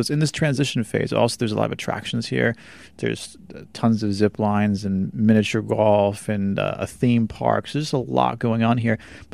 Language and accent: English; South Dakota, United States; now in Branson, United States; So when I started, I'm originally from South Dakota. Very, very isolated.